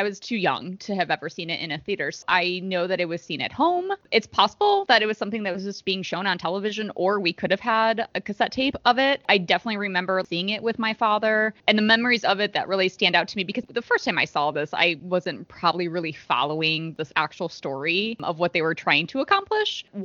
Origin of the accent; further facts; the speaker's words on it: Chicago, Illinois, United States; Derek just mentioned that I'm originally from Chicago.